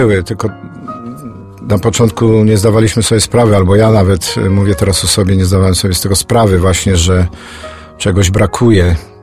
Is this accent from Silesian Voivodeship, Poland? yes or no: yes; Racibórz, Silesian Voivodeship, Poland; Urodziłem się w rodzinie chrześcijańskiej, katolickiej w Raciborzu.